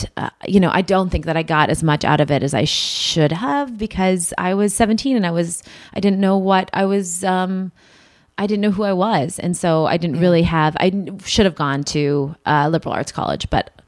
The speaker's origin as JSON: {"language": "English", "region": "New York", "country": "United States", "said": "I'm a New Yorker."}